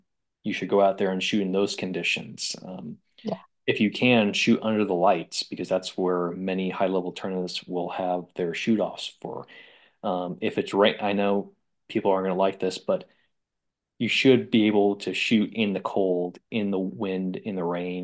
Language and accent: English; Iowa, United States; moved away as an adult; now in Utah, United States; I grew up in Iowa till age 20